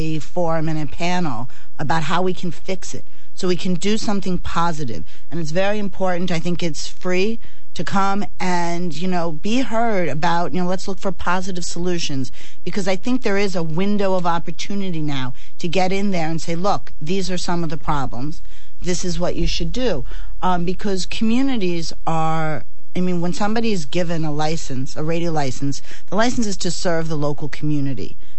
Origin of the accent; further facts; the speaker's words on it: United States; I'm from Washington